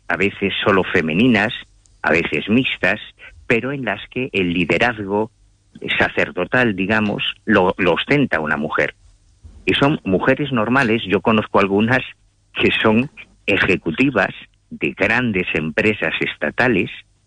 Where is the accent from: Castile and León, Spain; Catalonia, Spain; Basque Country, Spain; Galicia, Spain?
Galicia, Spain; mira, en mi tierra, en Galicia, tenemos una tradición brujeril muy autóctona